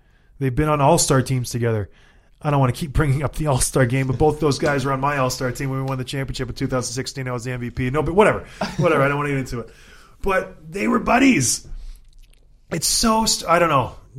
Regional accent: Edmonton, Alberta, Canada; born there; I was born in Edmonton. I have a tie to that city.

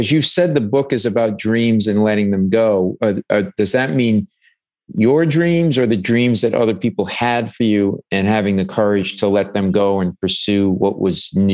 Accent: Rhode Island, United States; because I grew up middle class in Rhode Island. My parents were high school educated.

